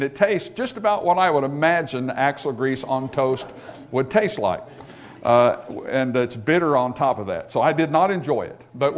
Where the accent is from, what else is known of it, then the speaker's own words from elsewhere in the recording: United States; I'm an American, more is always better, you know